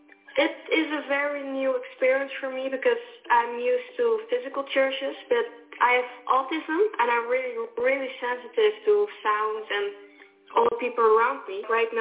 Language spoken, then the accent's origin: English; Netherlands; I'm from the Netherlands. I live in Gouda.